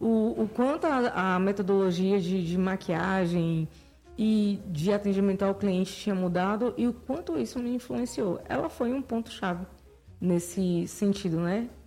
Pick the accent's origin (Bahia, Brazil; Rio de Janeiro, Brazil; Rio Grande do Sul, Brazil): Bahia, Brazil; Itapetinga; Eu vinha na minha cidade, que eu sou de Tapetinga, gente, eu não sou de Vitória da Conquista. Vitória da Conquista me abraçou. Eu vim trabalhar aqui no Senac.